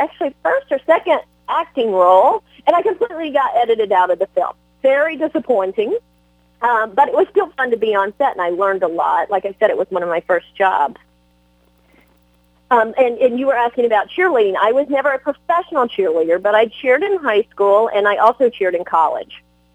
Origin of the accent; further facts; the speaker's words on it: Tennessee, United States; I'm from Tennessee. We both have these southern roots